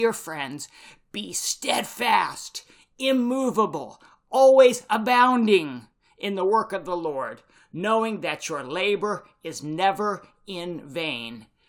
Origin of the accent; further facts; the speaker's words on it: Takoma Park, Maryland, United States; born there; Well, I was born in Tacoma Park, Maryland on November 20, 1971 at 6:57 a.m.